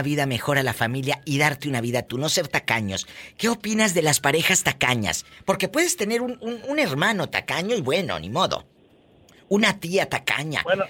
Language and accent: Spanish; Matamoros, Tamaulipas, Mexico; born there; Yo también soy de Matamoros, Tamaulipas, y me emociona recibir una llamada de alguien de la tierra donde uno nació.